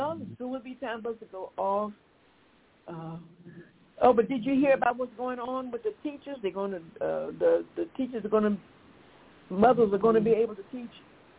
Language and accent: English; Newark, New Jersey, United States; now in Atlanta, United States; I come down here from New Jersey.